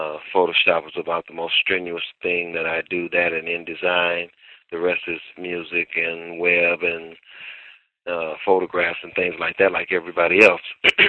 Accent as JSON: {"language": "English", "town": "Southfield", "region": "Michigan", "country": "United States", "said": "I'm from Southfield, Michigan"}